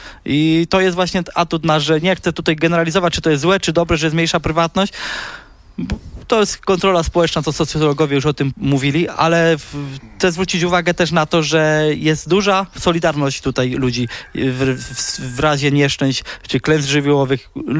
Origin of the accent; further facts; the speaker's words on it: Jodłowa Górna, Subcarpathian Voivodeship, Poland; Ja pochodzę z mniejszej części Jodłowej, z Jodłowej Górnej. Tam to mnie na pewno wszyscy znają.